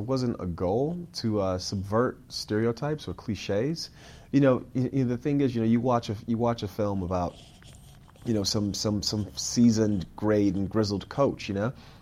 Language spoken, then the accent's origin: English; Miami, Florida, United States; you know, I'm from Miami.